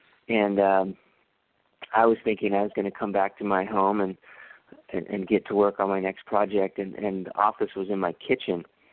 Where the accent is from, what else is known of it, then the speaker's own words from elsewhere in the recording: Redondo Beach, California, United States; now in Venice, United States; I grew up in the South Bay, grew up in Redondo Beach, and then moved away and went to college in Santa Barbara and then moved down to Venice, and I'm in Venice now.